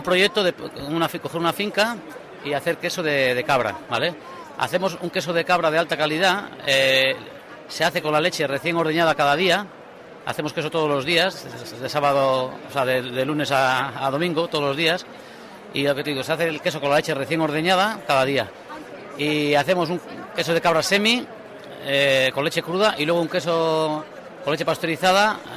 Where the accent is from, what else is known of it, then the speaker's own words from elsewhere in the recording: Basque Country, Spain; born there; now in Menorca, Spain; como soy de padres pastores, que mis padres son de Extremadura, yo nací en el País Vasco, pero mis padres eran extremeños de origen, y eran pastores mis padres y mis abuelos y todo.